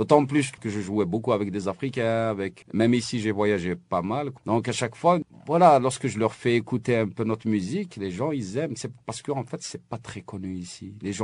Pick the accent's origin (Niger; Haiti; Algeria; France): Algeria; Kabylie; Si je dis algérien, OK. Mais s'il y a d'autres Algériens, je dis, je viens de Kabylie, ça les touche.